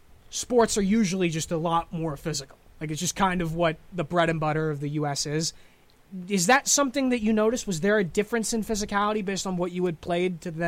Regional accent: United States; And as an American going down there, it can be startling

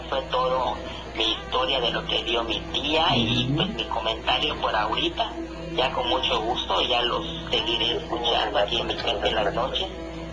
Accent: Mexico; como mexicanos que somos y aquí en el sur de la República

